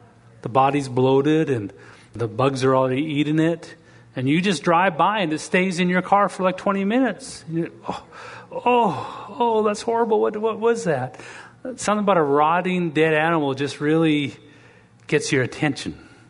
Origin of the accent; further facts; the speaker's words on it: Canada; Being from Canada, I feel it's tr